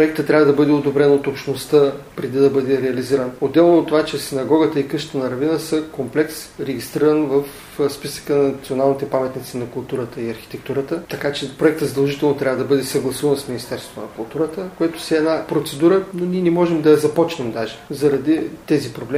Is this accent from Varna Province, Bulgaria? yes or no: yes; Varna, Varna Province, Bulgaria; първо съм роден във Варна, израснал съм във Варна, свързан съм с военноморските сили достатъчно